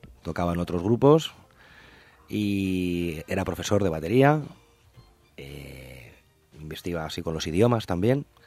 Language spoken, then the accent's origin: Spanish; Madrid, Community of Madrid, Spain; moved away; Pues yo soy de Madrid, pero hace 12 años que estoy aquí